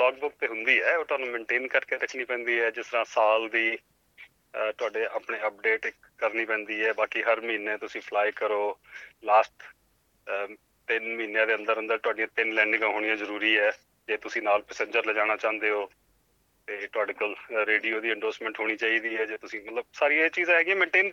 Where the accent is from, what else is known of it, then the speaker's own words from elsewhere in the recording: Delhi, India; moved away as an adult; now in Australia; ਸਾਡੀ ਮੇਰੀ ਜੰਮਪਲ ਦਿੱਲੀ ਦੀ ਹੈਗੀ ਹੈ, ਵੈਸੇ ਮਾਂ ਬਾਪ ਆਪਣੇ ਹੁਸ਼ਿਆਰਪੁਰ ਦੇ ਹੈਗੇ ਅਤੇ ਡੈਡੀ ਸਾਡੇ ਮਾਈਗ੍ਰੇਟ ਕੀਤੇ ਸੀ ਦਿੱਲੀ, ਅਸੀਂ ਉਸ ਤਰ੍ਹਾਂ ਫਿਰ ਮਾਈਗ੍ਰੇਟ ਕਰਕੇ ਆਸਟ੍ਰੇਲੀਆ ਆਏ। ਅਤੇ ਮੈਂ ਆਇਆ ਸੀ ਜੀ ਇੱਥੇ 2006 ਦੀ 1 ਫਰਵਰੀ ਨੂੰ ਲੈਂਡ ਕੀਤਾ ਸੀ ਐਜ਼ ਅ ਸਟੂਡੈਂਟ।